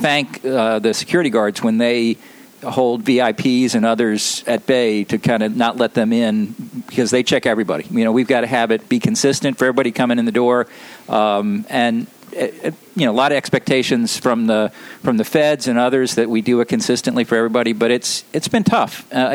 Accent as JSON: {"language": "English", "town": "Lynchburg", "region": "Virginia", "country": "United States", "tie": "born or raised there", "said": "I was born in Lynchburg, or I lived in Lynchburg, Virginia, graduated from high school there, went to college in Virginia."}